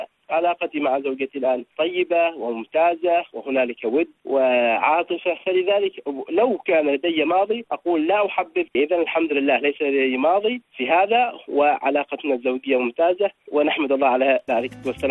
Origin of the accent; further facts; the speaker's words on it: Oman; من سلطنة عمان، متزوج وأعمل مدرس